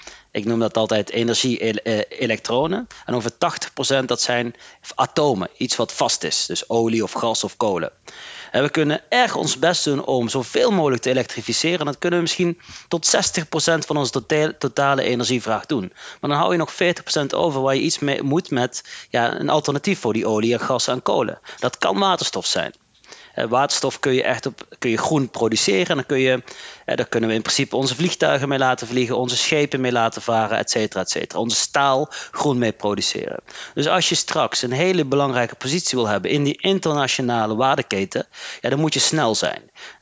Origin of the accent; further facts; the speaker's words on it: Netherlands; Maar ik wil gewoon als Nederlander wel eerlijk zijn.